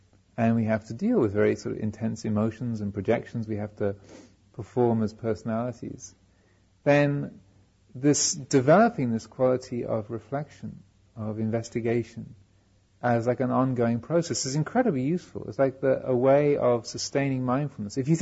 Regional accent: United Kingdom; I'm a Brit, so I'm one of the those from the tyranny of whom you escaped and celebrate your independence.

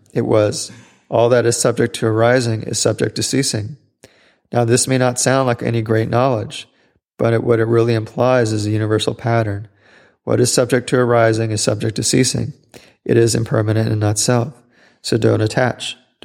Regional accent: United States; I was brought up in America, the land of freedom.

